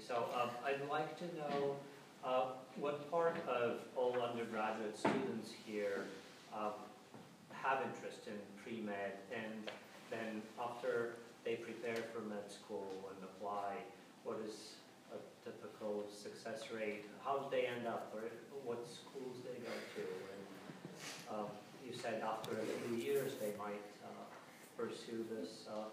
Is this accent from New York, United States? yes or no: yes; Albany, New York, United States; My family is here. We're from Albany, New York